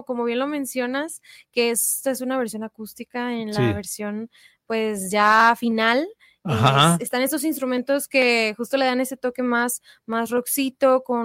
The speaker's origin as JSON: {"language": "Spanish", "town": "Monterrey", "region": "Nuevo León", "country": "Mexico", "said": "De Monterrey."}